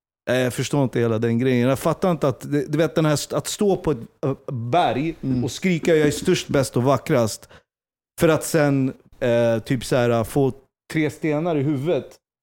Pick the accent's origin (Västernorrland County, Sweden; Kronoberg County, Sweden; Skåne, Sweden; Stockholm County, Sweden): Stockholm County, Sweden; Stockholm; När vi växte upp i Jakan, Hässelby, du vet så här, det var ändå så här, vi var blandade, det fanns en mångfald